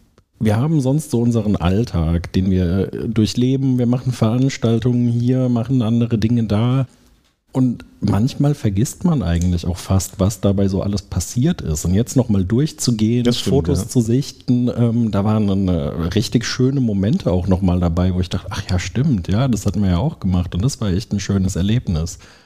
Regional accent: Rhineland, Germany; Also ich bin ja Rheinländer

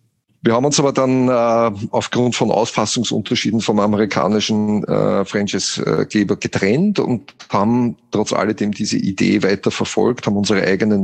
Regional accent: Austria; Ja, wie man hört, bin ich ja Österreicher.

